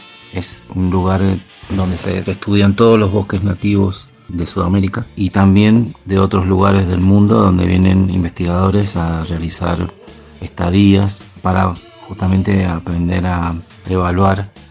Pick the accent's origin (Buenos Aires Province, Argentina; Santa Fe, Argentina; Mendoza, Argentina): Mendoza, Argentina; Godoy Cruz; born there; Nací en Godoy Cruz, en Mendoza